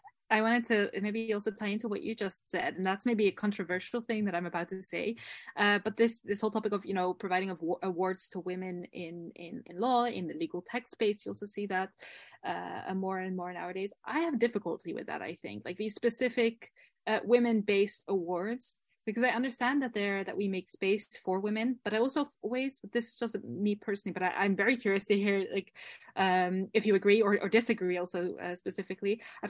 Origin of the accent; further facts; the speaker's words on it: Netherlands; I mean, I grew up in the Netherlands.